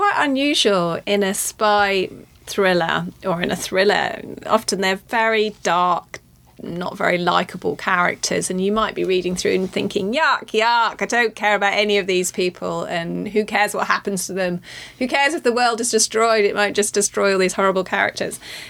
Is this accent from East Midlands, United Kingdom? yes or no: no; Norwich, East of England, United Kingdom; I'm actually from Norwich, so a lot of it was quite familiar to me.